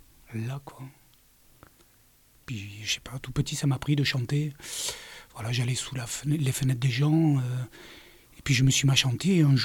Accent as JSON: {"language": "French", "town": "Arles", "region": "Provence-Alpes-Côte d'Azur", "country": "France", "said": "Mon parcours musical, moi, je viens de Provence-Alpes-Côte d'Azur, Arles"}